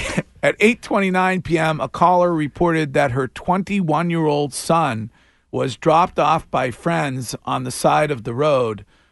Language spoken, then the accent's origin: English; Stowe, Vermont, United States; called in last week to my hometown Stowe Police Department during Stowe 5-0, courtesy of the Stowe Independent newspaper.